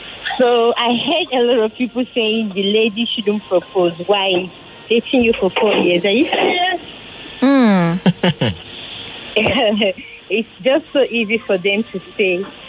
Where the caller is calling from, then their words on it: Magodo, Lagos, Nigeria; Lagos State.